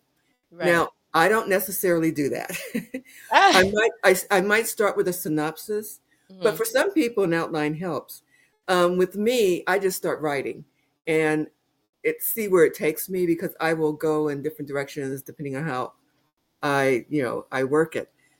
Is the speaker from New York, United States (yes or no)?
no; North Carolina, United States; also born or lived in California; I'm from North Carolina and was born there, but lived in California, Northern California, most of my life, pretty much all of my life, right?